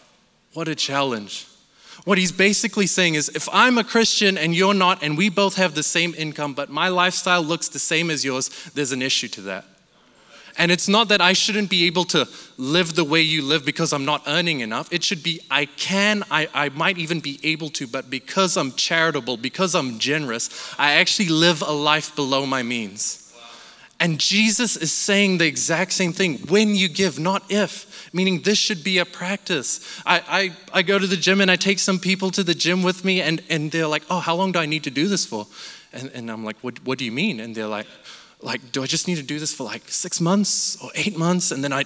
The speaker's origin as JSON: {"language": "English", "country": "Malaysia", "said": "I'm Malaysian, if you don't know, and we went back to Malaysia"}